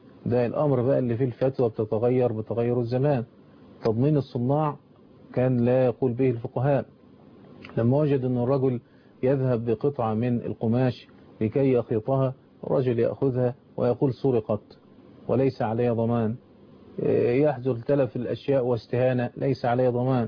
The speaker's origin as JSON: {"language": "Arabic", "country": "Egypt", "said": "كما كان الأمر عندنا في مصر."}